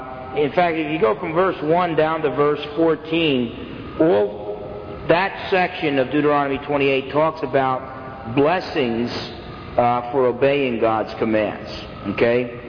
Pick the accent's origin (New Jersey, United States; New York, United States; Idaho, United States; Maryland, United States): New Jersey, United States; born there; You know, I was born in North New Jersey